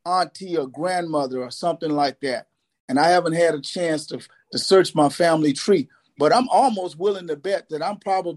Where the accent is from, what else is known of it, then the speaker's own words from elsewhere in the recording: Louisiana, United States; now in Los Angeles, United States; Being from Louisiana